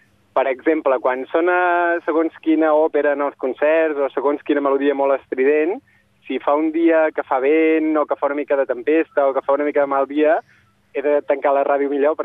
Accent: Ridaura, Catalonia, Spain; ara mateix em trobo aquí a les muntanyes que hi ha a sobre de Ridaura, que és el meu poble, a la Garrotxa.

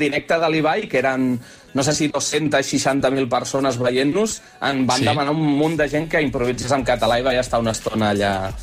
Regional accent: Catalonia, Spain; jo crec que del món del freestyle, de tots els que som catalans, que no en som pocs, tampoc

